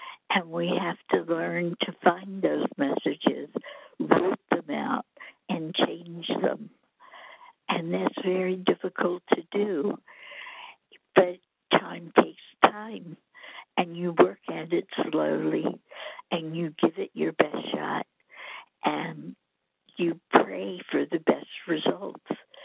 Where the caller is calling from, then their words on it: Alabama, United States; and I'm calling from Alabama.